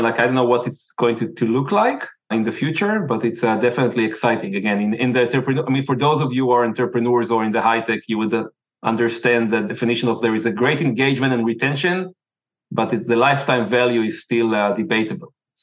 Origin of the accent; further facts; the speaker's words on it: Kiryat Motzkin, Haifa District, Israel; moved away as an adult; also born or lived in Manhattan; now in Palo Alto, United States; I live right now in Palo Alto, California, with my wife and two boys. I was born and raised in Kiryat Motzki in Israel and moved to the United States after selling my first startup to Getty Images on 2011.